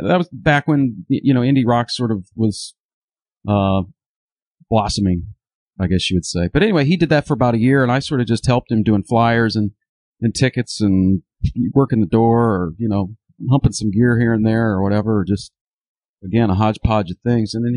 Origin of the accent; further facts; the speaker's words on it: Centerville, Ohio, United States; now in Champaign-Urbana, United States; No, I grew up in Ohio. I graduated high school in Centerville, Ohio, and came to U of I to go to school and just never really left.